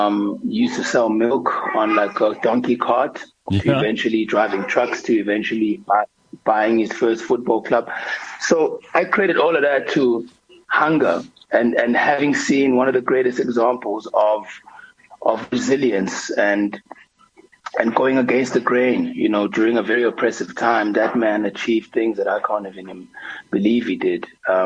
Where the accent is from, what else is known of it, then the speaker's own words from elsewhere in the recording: Ladysmith, KwaZulu-Natal, South Africa; I was born at home in the Bundus, in the rural areas of Ladysmith.